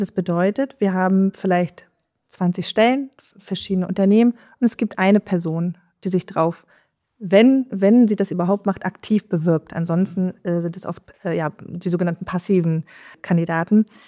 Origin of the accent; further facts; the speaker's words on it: Northern Germany, Germany; wir kommen jetzt aus Norddeutschland, ne?